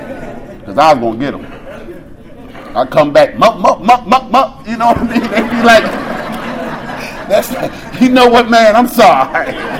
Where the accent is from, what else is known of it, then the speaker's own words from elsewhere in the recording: Philadelphia, Pennsylvania, United States; My mother's from Savannah, Georgia. She did not play. We grew up in Philly, but we was raised like we was on one of those porches in Savannah, Georgia.